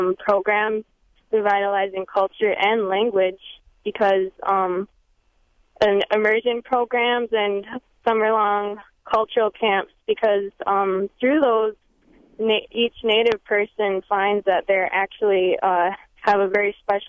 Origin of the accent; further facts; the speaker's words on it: Minneapolis, Minnesota, United States; I'm from Bad River Band of Wisconsin, and I grew up actually in Minneapolis